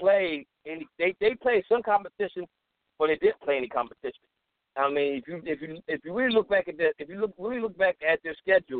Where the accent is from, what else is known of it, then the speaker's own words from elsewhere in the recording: Missouri, United States; I'm from Missouri, the show me state.